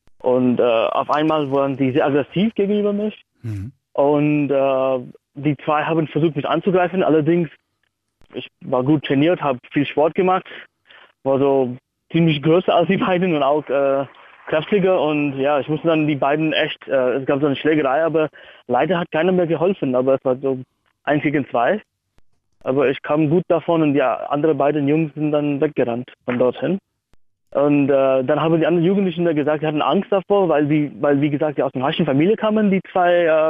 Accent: Mumbai, Maharashtra, India; now in Berlin, Germany; Ich komme aus Indien und bin Student hier in Berlin seit 6 Jahren.

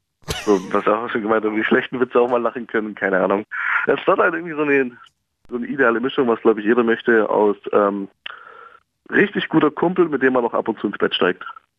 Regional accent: Southern Germany, Germany; also born or lived in Dresden; Ich habe da ein FSJ gemacht, aber ganz ursprünglich komme ich aus dem Süden von Deutschland.

